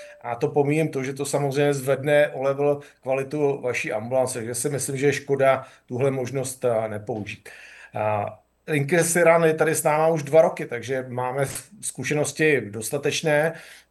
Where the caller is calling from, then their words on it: Chomutov, Ústí nad Labem Region, Czechia; Já vás zdravím z kardiologické ambulance u nás v Chomutově.